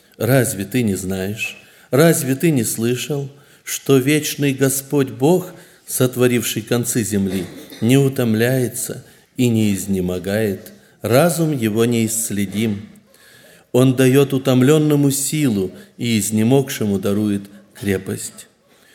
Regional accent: Kazakhstan; я из Казахстана.

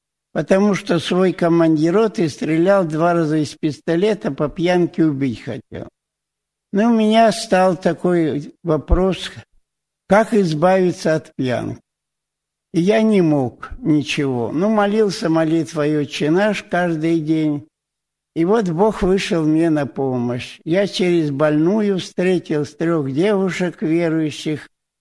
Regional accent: Lipno, Russia; Родился я и детство провел в России, между Ленинградом и Москвой, село там Липно. Мама у меня была православная, истинная, верующая, хорошая. Отец был неверующий.

